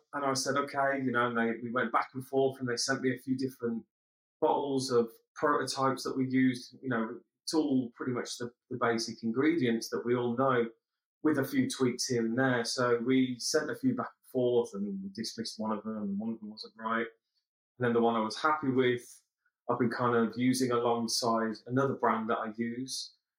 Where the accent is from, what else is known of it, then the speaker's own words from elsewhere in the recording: Lichfield, West Midlands, United Kingdom; So I grew up in a city called Lichfield. I lived there with my mum and dad, older brother, younger brother. Oh gosh, till I was 18, 19.